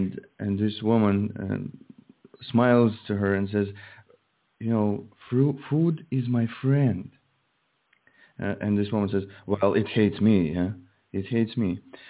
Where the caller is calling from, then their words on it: Russia; I'm calling from Russia, yes.